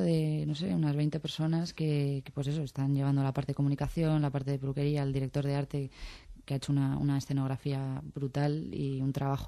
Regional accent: Mexico; yo llegué de México

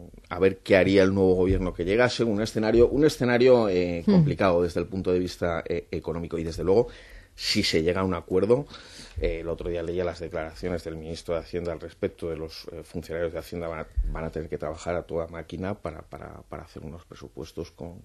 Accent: Zaragoza, Aragon, Spain; de Zaragoza

